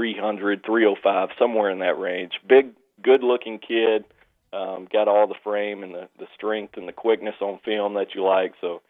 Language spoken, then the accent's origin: English; Arkansas, United States; I grew up in South Arkansas. Those were my first memories of going to War Memorial, seeing the Razorbacks.